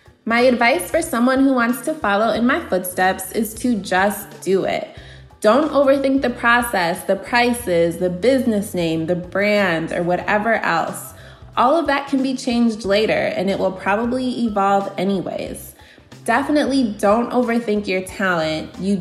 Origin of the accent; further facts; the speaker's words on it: Aurora, Illinois, United States; I'm from Aurora, Illinois, in the Chicago suburbs